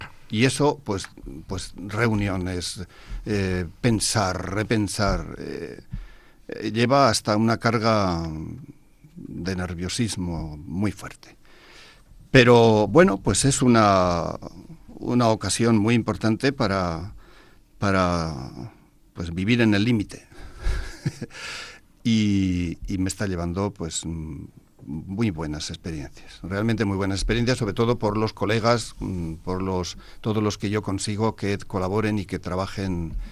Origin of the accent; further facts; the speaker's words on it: Basque Country, Spain; Yo soy de Álava, yo estudiaba en Vitoria